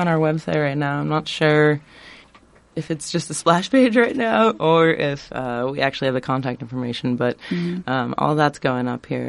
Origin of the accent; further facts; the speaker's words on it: Ames, Iowa, United States; I am from Ames. Mm-hmm. I actually grew up just outside of Ames, and I went to Gilbert